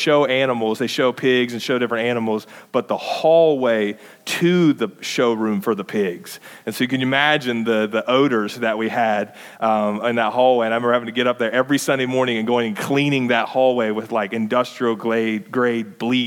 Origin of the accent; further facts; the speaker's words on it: Ohio, United States; So like I said, we're from Ohio, and so if you have any questions or anything, get them to us now.